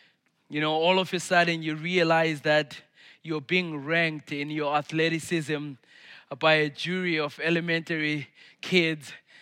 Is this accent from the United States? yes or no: no; Zimbabwe; I grew up in Zimbabwe in Africa